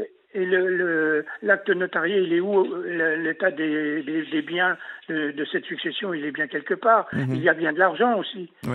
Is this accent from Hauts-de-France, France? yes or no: no; Evreux, Normandy, France; qui connaissez bien Évreux, parce que je suis d'Évreux aussi